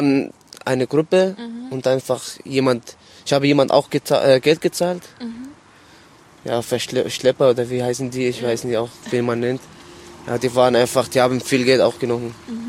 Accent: Syria; German is a second language; Ja, ich bin aus Syrien nach Türkei.

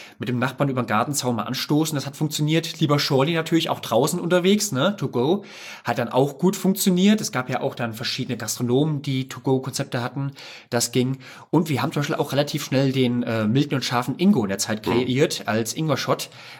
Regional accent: Hesse, Germany; now in Würzburg, Germany; weil ich als Hesse nach Würzburg kam, ne? Und als Hesse, als Bier- und Apfelweintrinker

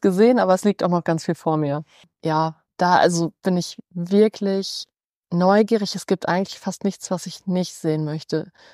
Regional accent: Versmold, North Rhine-Westphalia, Germany; Ich komme aus Versmold. Ja, eher ländlich.

